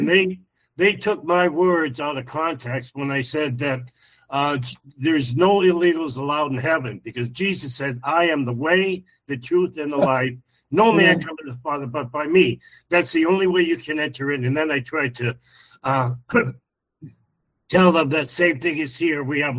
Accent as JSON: {"language": "English", "country": "Canada", "tie": "born there", "moved": "yes", "said": "I was born in Canada. I came here legally."}